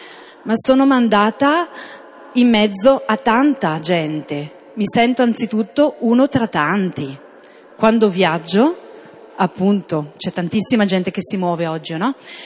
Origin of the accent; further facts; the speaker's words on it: Redona, Lombardy, Italy; born there; io sono nata a Redona. In questa chiesa sono stata battezzata nel 1974